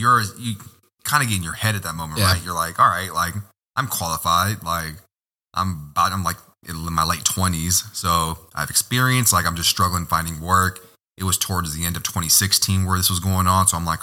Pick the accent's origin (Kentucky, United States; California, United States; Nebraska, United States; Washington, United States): California, United States; San Francisco; also born or lived in Sicily, Italy / San Antonio, United States / Berkeley, United States; So I grew up in San Francisco, bounced around a lot. We used to live in Sicily when I was a kid. Used to live in San Antonio, Texas. Moved back to Berkeley, California. Then, for the most part, lived in San Francisco.